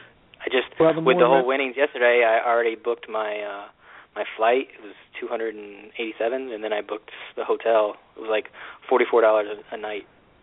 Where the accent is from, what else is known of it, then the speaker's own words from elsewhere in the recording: Florida, United States; I'm from Florida. I live in Sarasota.